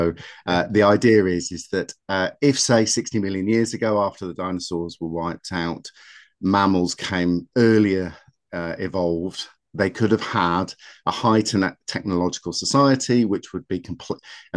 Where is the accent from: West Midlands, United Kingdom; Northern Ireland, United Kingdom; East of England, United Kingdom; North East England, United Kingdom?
North East England, United Kingdom; I've been involved with rewilding down in Kent, though I'm originally from the Northeast. Can't tell by my accent, but I am.